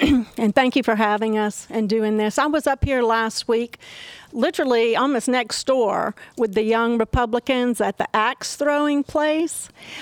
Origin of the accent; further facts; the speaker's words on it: Georgia, United States; also born or lived in Nashville; I was raised in Georgia, a graduate of the University of Georgia, their College of Business Administration